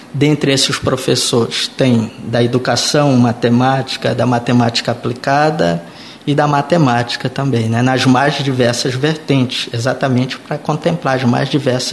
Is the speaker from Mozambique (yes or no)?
no; Afuá, Pará, Brazil; posso situar que eu sou dessa região marajoara, sou do interior do Pará, mais especificamente o Afuá, Marajó